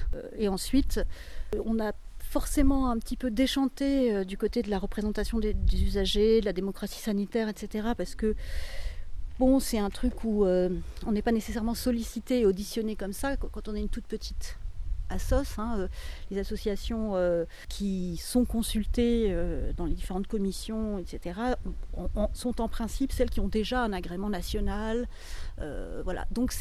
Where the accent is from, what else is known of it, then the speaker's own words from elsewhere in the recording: Paris, Île-de-France, France; je suis parisienne en fait